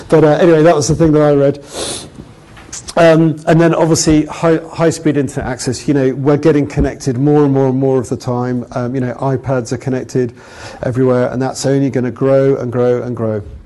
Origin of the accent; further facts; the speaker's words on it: United Kingdom; now in Prague, Czechia; Although, as you can tell, I'm a Brit. I'm now based in the office in Prague, which is where the company's headquartered